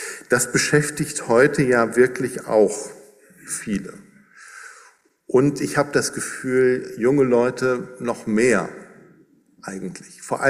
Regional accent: North Rhine-Westphalia, Germany; Ich komme aus dem Siegerland, ich weiß, wovon ich rede.

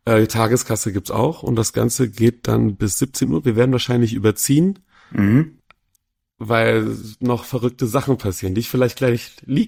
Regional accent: Cologne, North Rhine-Westphalia, Germany; Richtig, im Köln-Bonner Raum.

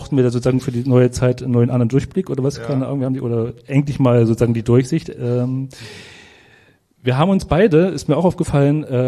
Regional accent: Eisenach, Thuringia, Germany; ich komme aus der Autostadt Eisenach.

